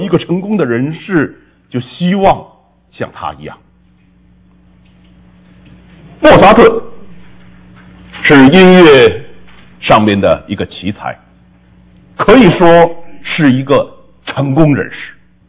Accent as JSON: {"language": "Chinese", "country": "China"}